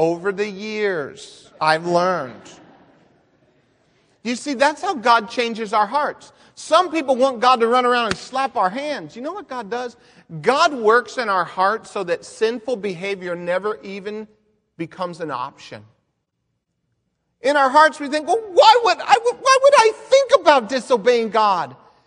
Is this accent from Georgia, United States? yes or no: no; Phoenix, Arizona, United States; I grew up in Phoenix, Arizona, and when I was a little boy, we did not have a professional football team.